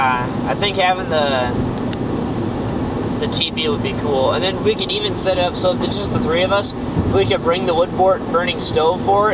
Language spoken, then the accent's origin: English; United States; No, I'm an American.